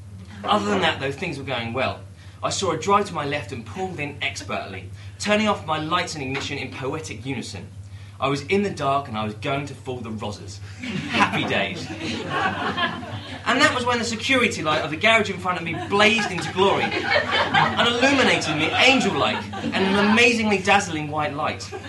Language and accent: English; Dunstable, East of England, United Kingdom; about 5 miles away from my hometown of Dunstable, or Funstable, as some people like to ironically call it.